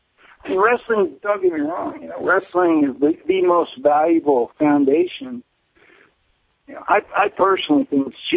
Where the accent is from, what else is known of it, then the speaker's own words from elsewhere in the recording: Palo Alto, California, United States; I realized Facebook is actually based in my hometown of Palo Alto.